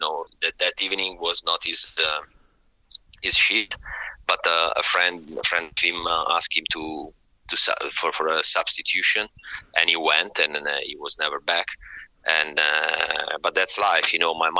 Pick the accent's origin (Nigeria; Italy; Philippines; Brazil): Italy; Milan, Lombardy; English is a second language; now in Cassinetta, Italy; Well, I grew up in Milano City. I moved here in Casinetta a bit later when I was married then.